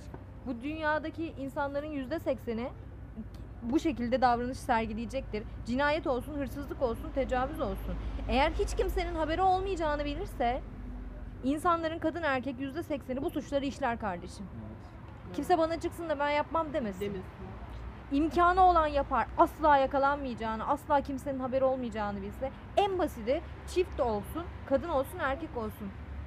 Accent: Istanbul, Turkey; Ben 34 yaşında bir kadınım. İstanbul'da yaşıyorum. Burada doğdum, burada büyüdüm.

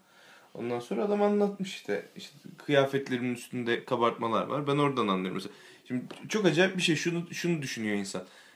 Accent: İzmir, Turkey; now in Istanbul, Turkey; Ben İzmir'de okudum, İzmirliyiz zaten.

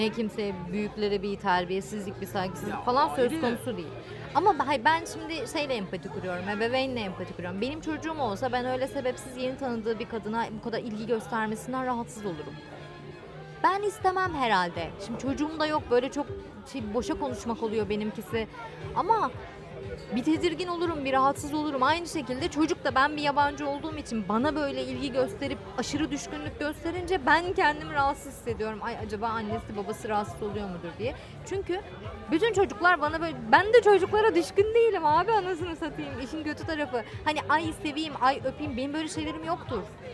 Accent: Kadıköy, Istanbul, Turkey; Kadıköy benim ilk gençliğimin geçtiği yer. Hani benim memleketim bir yerde baktığın zaman da. Kendim buraya ait hissediyorum ayrı da.

